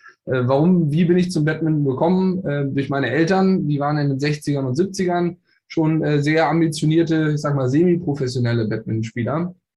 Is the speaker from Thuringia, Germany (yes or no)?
no; Bonn, North Rhine-Westphalia, Germany; born there; gebürtig aus Bonn, bin inzwischen 38 Jahre jung